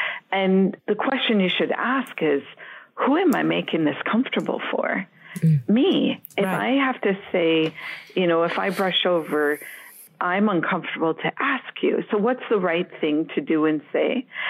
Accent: United States; also born or lived in Switzerland; I've lived as long in Europe as I've lived in the U.S. I'm American and Swiss.

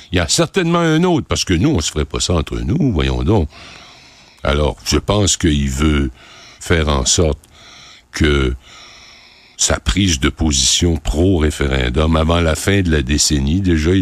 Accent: Rimouski, Quebec, Canada; quand j'ai grandi à Rimouski, pour des raisons géographiques, essentiellement, on n'avait aucune radio anglophone.

